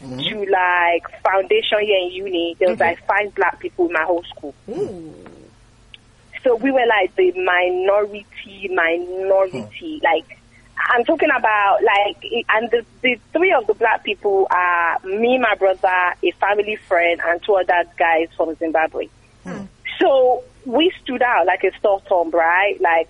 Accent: Abeokuta, Ogun, Nigeria; I'm from Abeokuta, Ogun State. I was born in Nigeria.

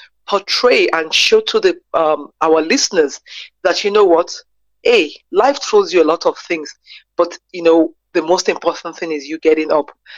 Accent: Nigeria; now in South Africa; I'm a clinical psychologist based in South Africa, and I'm proudly Nigerian.

